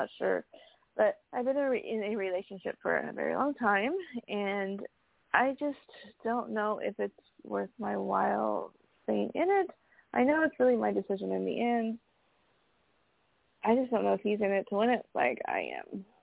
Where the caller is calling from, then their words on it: California, United States; I'm calling from California.